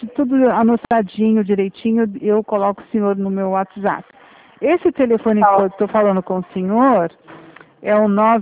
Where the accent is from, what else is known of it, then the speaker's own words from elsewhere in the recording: Rio Claro, São Paulo, Brazil; Sou de Rio Claro.